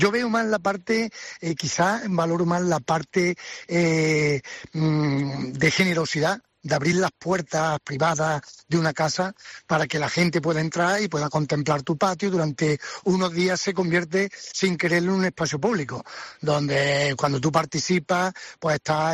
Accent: Cabra, Andalusia, Spain; hoy me toca a mí salir de mi localidad, de Cabra

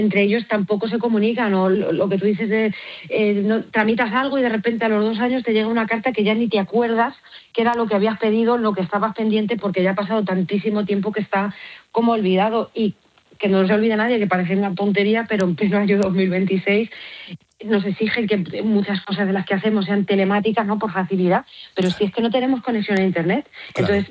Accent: Castilla-La Mancha, Spain; yo soy toledana, la provincia de Toledo, pues bueno, hay pueblos pequeñitos, pero no vamos muy mal.

